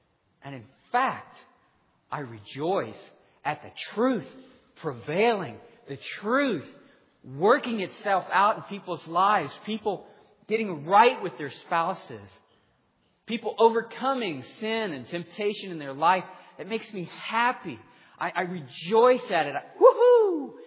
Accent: Ireland; It doesn't matter that I'm Irish or my hair is red.

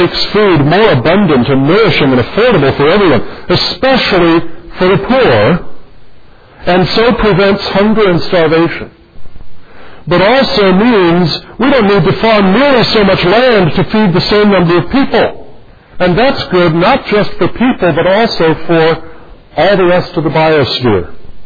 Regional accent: Los Angeles, California, United States; I grew up around Los Angeles in the 1960s and 1970s

